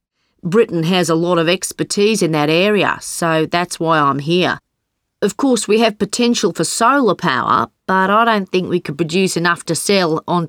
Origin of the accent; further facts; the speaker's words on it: New South Wales, Australia; So, I'm from New South Wales, where over 30% of sheep farming takes place.